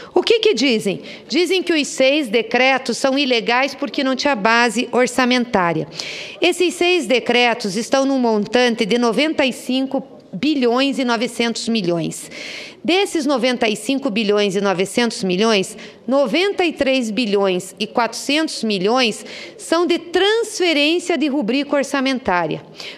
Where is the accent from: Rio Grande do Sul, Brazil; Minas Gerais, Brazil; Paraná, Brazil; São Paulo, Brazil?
Paraná, Brazil; eu vou defender porque eu sou paranaense.